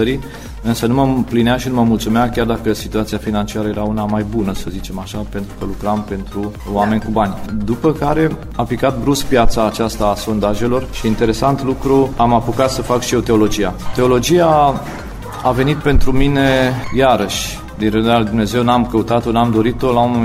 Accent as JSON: {"language": "Romanian", "town": "Târgu Jiu", "region": "Gorj County", "country": "Romania", "tie": "born or raised there", "said": "știam unde voi merge, în orașul meu natal, Târgu Jiu"}